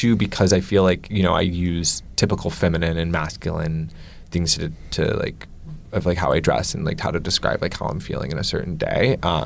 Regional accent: Atlanta, Georgia, United States; I grew up in Atlanta.

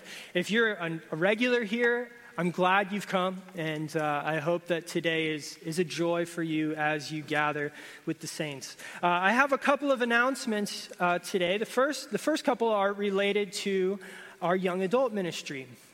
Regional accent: Florida, United States; I grew up in Florida, and we had a youth group with a lot of kids who kind of came from broken homes.

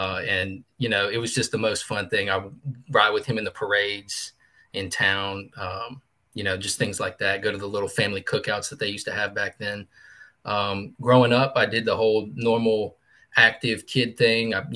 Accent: West Virginia, United States; That was my hometown that happened in.

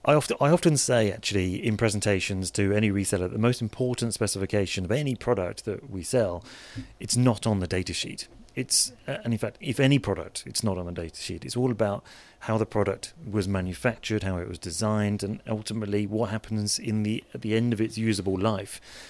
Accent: South West England, United Kingdom; I'm from Devon, so I don't believe in anything that doesn't eat grass or doesn't moo.

